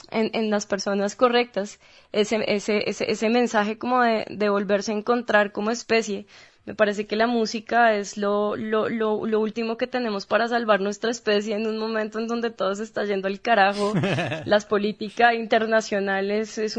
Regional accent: Chía, Cundinamarca, Colombia; Yo, claro, me considero bogotana, pero en realidad soy de la periferia bogotana. Yo soy de un lugar que se llama Chía

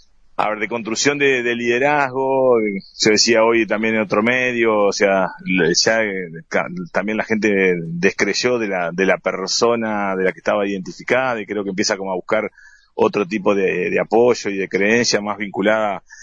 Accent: Fray Bentos, Río Negro, Uruguay; y bueno, yo soy de acá de Fray Bentos.

